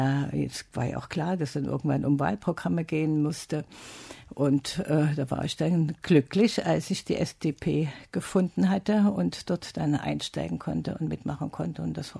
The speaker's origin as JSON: {"language": "German", "town": "Dresden", "region": "Saxony", "country": "Germany", "said": "Das kann man nicht vergessen als Dresdnerin."}